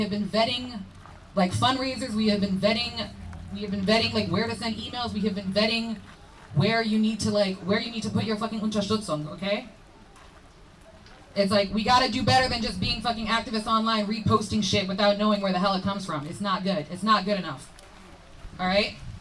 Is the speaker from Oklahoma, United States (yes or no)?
no; Virginia, United States; I'm from Virginia. Charlottesville was not that long ago.